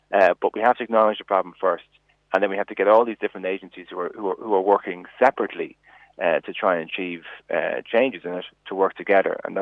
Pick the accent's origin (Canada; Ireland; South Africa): Ireland; Malahide, Leinster; where I grew up in Malahide, the library is open on a Saturday.